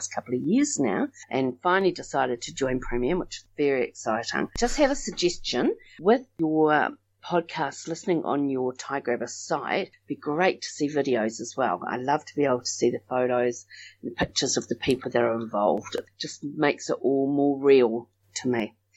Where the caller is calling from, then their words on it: New Zealand; I'm calling from New Zealand.